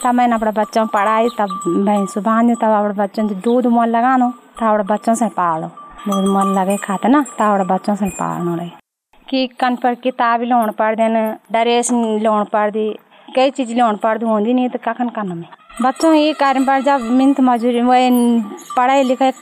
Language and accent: Hindi; Kotiyar, India; मेरा गाँव नाम कोटियार छ।